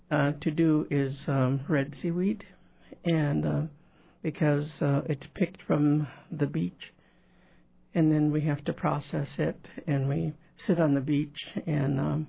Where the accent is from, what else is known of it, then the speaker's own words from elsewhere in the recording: Haines, Alaska, United States; born there; I was born in Haines, Alaska.